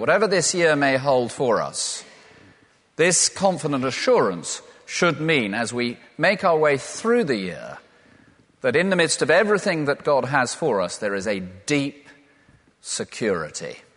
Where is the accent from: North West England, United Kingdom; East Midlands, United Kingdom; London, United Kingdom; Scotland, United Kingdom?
East Midlands, United Kingdom; Loughborough; born there; I was born in Loughborough.